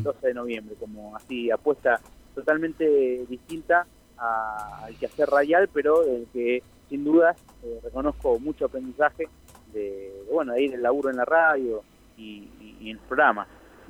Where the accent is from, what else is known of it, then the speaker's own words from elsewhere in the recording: Pergamino, Buenos Aires Province, Argentina; yo soy de Pergamino, y compartíamos algunas cursadas.